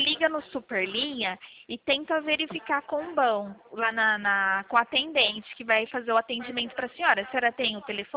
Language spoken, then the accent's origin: Portuguese; Araçatuba, São Paulo, Brazil; Eu sou daqui de Araçatuba, pertinho.